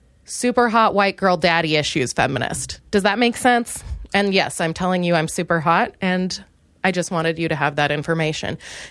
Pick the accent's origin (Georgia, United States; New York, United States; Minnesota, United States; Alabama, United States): Minnesota, United States; and I'm from Minnesota, and I am starting to realize how intense that is because, oh boy, it is oofta, you know, it is subtle, but, and I'm pretty loud for Minnesota